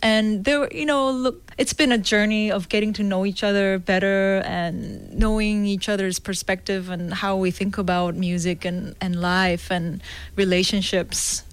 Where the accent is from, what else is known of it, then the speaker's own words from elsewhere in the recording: South Korea; first language Korean; English is a second language; But yeah, I sing sometimes in Korean, and I really enjoy that. Of course, it's because it's my mother tongue, I feel really comfortable